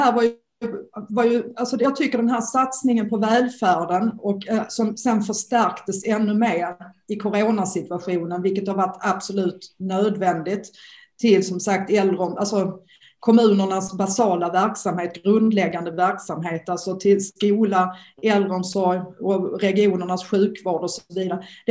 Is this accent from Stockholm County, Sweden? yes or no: no; Malmö, Skåne, Sweden; accent: Malmö; Jag är malmöbo, det hörs väl, eller hur? Hoppas jag i alla fall. Jag märker också under coronan att jag både pratar bredare och svär mer. Så där malmöitiskt, ja.